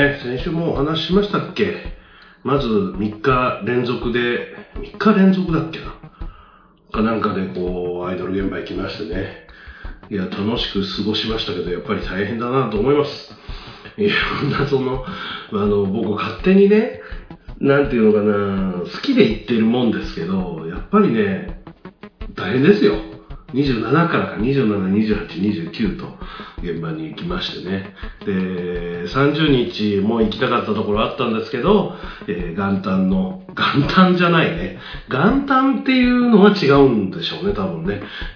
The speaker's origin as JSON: {"language": "Japanese", "region": "Kyoto", "country": "Japan", "said": "まあ僕は京都なんですけど"}